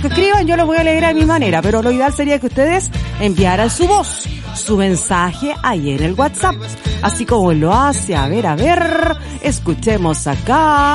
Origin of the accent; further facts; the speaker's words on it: San Pedro de la Costa, Biobío, Chile; sobre todo ahí de donde yo vengo, sé que está la Feria Libre de San Pedro de la Costa